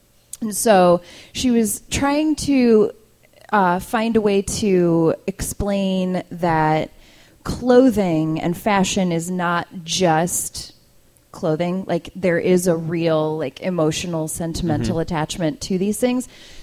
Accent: Rock Falls, Illinois, United States; I was this little girl growing up in Rock Falls, Illinois, which is a tiny little farm.

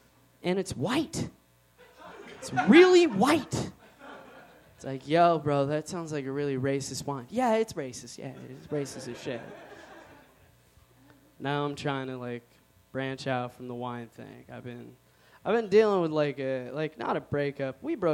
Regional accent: Somalia; Yeah, I'm from Somalia. You know, the dangerous part of Africa.

